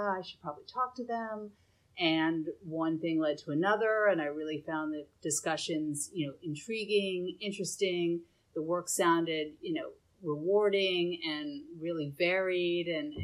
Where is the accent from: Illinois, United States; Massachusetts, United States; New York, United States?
New York, United States; New York City; I am born and raised in New York City.